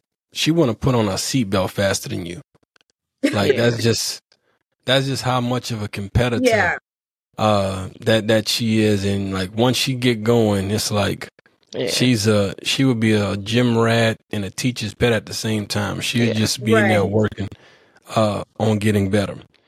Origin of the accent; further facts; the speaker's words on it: New Orleans, Louisiana, United States; I'm not from Baton Rouge. I'm from New Orleans. I went to John F. Kennedy High School right there in New Orleans.